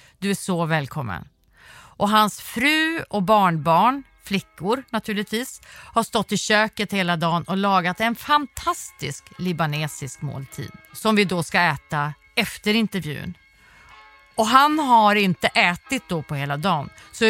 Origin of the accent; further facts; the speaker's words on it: Sweden; Det jag är uppvuxen i Sverige med en stat som jag litar på